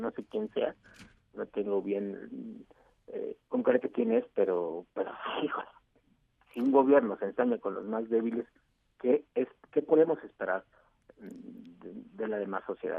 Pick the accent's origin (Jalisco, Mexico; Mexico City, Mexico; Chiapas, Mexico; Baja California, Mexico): Chiapas, Mexico; moved away; Yo me vine de Chiapas justamente por esta problemática un 2 de febrero del 2018